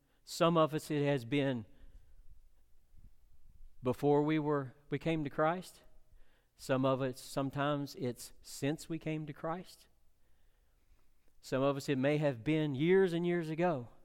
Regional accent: West Virginia, United States; And listen, I grew up in West Virginia. When we had revival, we had revival.

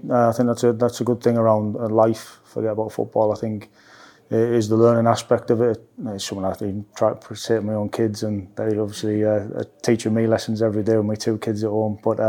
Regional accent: North East England, United Kingdom; now in Bristol, United Kingdom; I think I'm from the North East, so I'm quite used to it, but wouldn't mind a bit of sunshine.

